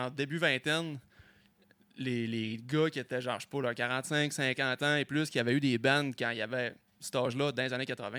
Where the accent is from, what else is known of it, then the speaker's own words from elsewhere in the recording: Quebec, Canada; je viens du Saguenay, mais toutes les bandes de mon temps